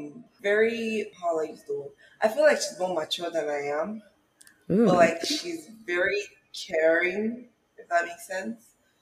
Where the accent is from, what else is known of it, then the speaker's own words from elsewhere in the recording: Nigeria; I'm currently in California, Malibu to be precise. I'm Nigerian.